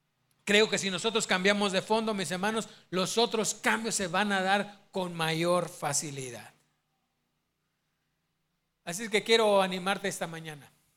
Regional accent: Mexico; Pero déjenme hablarles como mexicano.

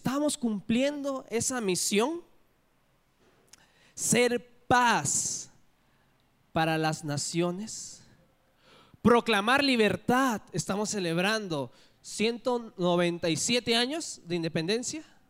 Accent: Peru; yo soy de Perú para los que no me conocen

